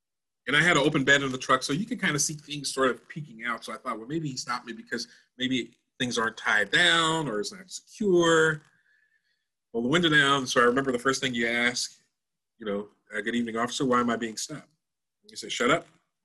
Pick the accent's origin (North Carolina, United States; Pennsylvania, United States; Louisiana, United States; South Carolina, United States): Louisiana, United States; It's a 3-hour trek to my hometown. And I loaded everything in my truck, and I took the trek from North Louisiana down to South Louisiana.